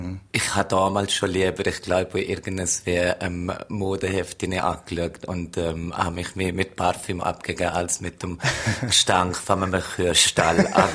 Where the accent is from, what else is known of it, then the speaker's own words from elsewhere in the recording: Zermatt, Valais, Switzerland; Es ist mein Heimatdorf, da bin ich geboren. Ich bin sicher viele Jahre weg gewesen, habe viele erlebt, auch in anderen Städten, in anderen Ländern. Jetzt bin ich mehr als 25 Jahre wieder daheim.